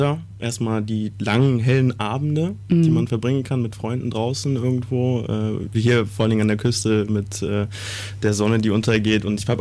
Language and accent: German; Giessen, Hesse, Germany; Ich bin ursprünglich aus Gießen, aus dem wunderschönen Mittelhessen, also wirklich mittendrin, ein bisschen nördlich von Frankfurt am Main, weil man Gießen hier nicht kennt. Ja, ich bin da groß geworden, wenn du so möchtest, habe da auch ein bisschen schon studiert.